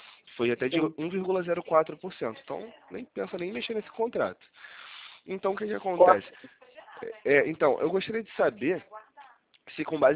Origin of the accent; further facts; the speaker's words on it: Rio de Janeiro, Brazil; eu sou aqui do centro do Rio de Janeiro.